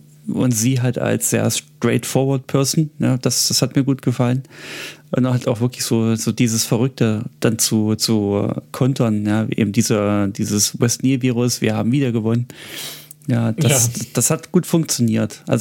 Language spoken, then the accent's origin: German; England, United Kingdom; Man muss ja als Engländer auch irgendwo relatable bleiben